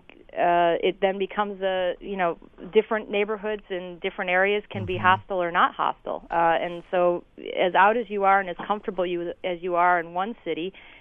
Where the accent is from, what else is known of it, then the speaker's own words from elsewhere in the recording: Midwest, United States; also born or lived in South Carolina / San Francisco; now in New York, United States; I grew up in the Midwest, and I've lived in South Carolina and also in San Francisco and now New York.